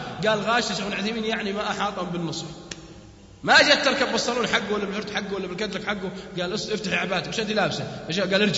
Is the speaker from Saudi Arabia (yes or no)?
yes; Saudi Arabia; عندنا في السعوديه يمكن ما في دور سينما